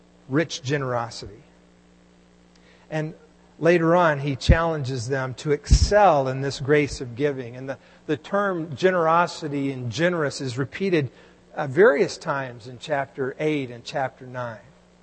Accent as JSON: {"language": "English", "region": "Texas", "country": "United States", "tie": "born or raised there", "said": "Growing up in Texas, We hardly tipped. This has probably changed. It's been a while since I lived back in Texas"}